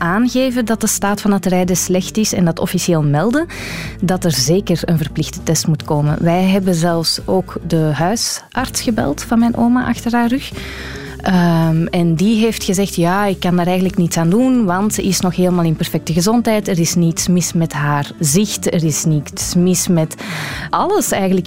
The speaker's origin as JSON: {"language": "Dutch", "town": "Schoten", "region": "Flanders", "country": "Belgium", "said": "ik en mijn zus, wij proberen eigenlijk al 3 jaar om mijn oma te doen stoppen met autorijden."}